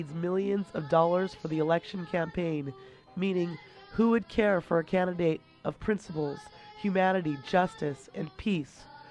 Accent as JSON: {"language": "English", "country": "United States", "said": "You know, as an American, I do feel really weak and powerless."}